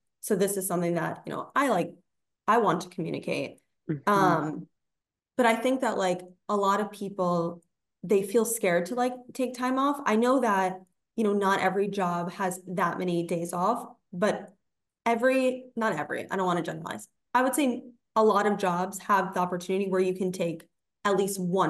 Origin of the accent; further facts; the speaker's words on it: New York City, New York, United States; I grew up in New York City, so like my whole family lives here and like my friends